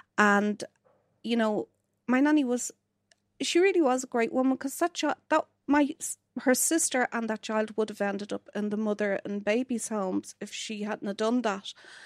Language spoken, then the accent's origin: English; Dublin, Leinster, Ireland; So I grew up in the Liberties, and I walked from to school through Francis Street.